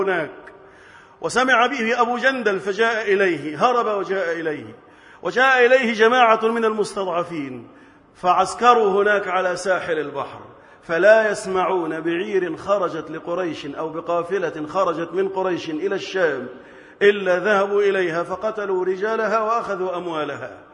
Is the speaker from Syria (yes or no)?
no; Egypt; اللهم احفظ بلدنا مصر وجميع بلاد المسلمين من الفتن